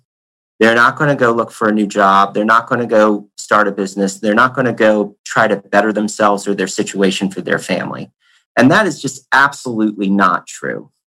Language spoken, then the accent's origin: English; Florida, United States; I grew up in Pinellas. I was born and raised here. We're raising our three little kids here.